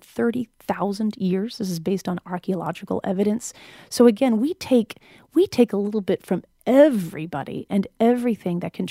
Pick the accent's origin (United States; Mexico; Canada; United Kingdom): United States; New England; I spent 20 years growing up in New England, and it was something that I always looked forward